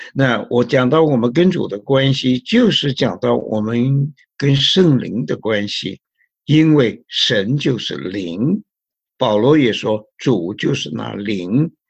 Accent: China; 尤其我们中国人呢，我们对神的传统的观念就是庙里面烧香了、拜佛啊

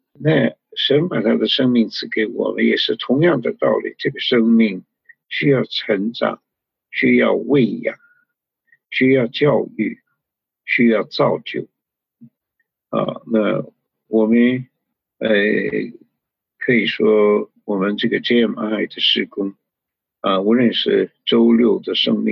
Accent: China; 我们中国人说啊，祸从口出啊

